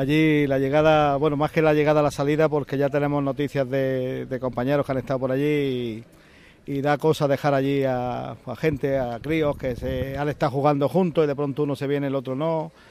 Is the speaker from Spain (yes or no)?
yes; Andalusia, Spain; Somos de Huatorvega.